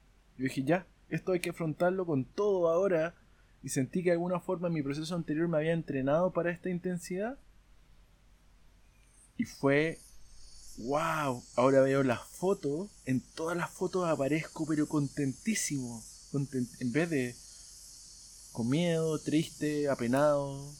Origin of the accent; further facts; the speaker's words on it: Chile; Yo soy de Chile y en los países latinoamericanos es algo muy divertido